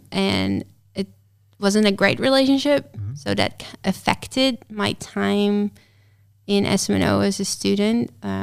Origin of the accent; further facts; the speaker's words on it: Almere, Flevoland, Netherlands; English is a second language; Because I was very focused on internships in my hometown, because then I could spend more time in the relationship. All my internships have been mostly in Almere.